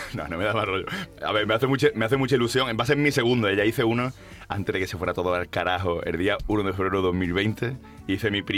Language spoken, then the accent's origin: Spanish; Málaga, Andalusia, Spain; Yo soy de Málaga, vamos.